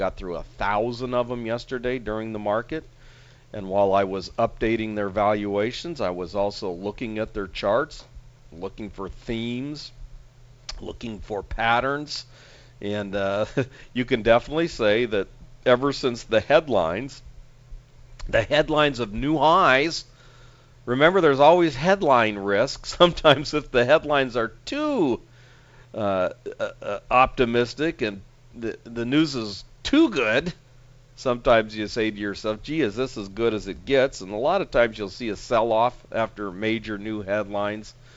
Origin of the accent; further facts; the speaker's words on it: San Diego, California, United States; coming to San Diego here in a few days. So interesting times here in my hometown.